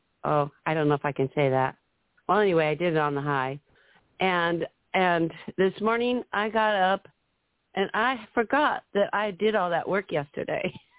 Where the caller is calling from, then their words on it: Scio, Oregon, United States; I'm from Sia, Oregon